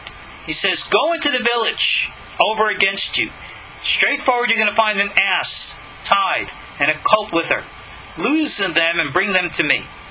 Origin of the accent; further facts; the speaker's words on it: New York, United States; my hometown on Long Island.